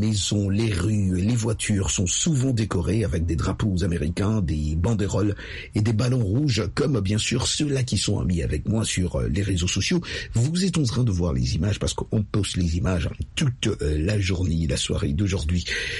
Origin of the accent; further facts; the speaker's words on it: New York City, New York, United States; et surtout à New York, la ville où moi j'ai grandi, à New York City